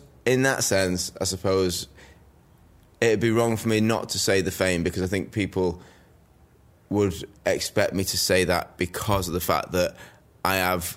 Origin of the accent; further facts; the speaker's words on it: Manchester, North West England, United Kingdom; growing up in Manchester, having fun, going down to London, you'd make a weekend of it.